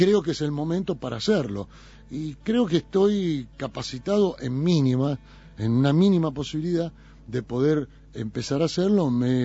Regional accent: Argentina; No, yo soy mucho más argentino que italiano.

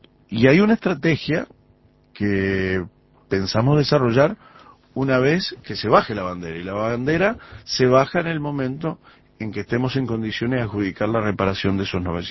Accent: Canelones, Uruguay; Hace muchísimos años, yo que soy canario lo sé, que se reclamó, pero nunca se aprobó ese puente.

